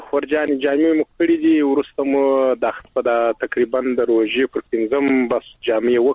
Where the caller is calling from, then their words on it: Helmand, Afghanistan; تاسو اوریدونکو … د هلمند نه اړیکې نیولې ده.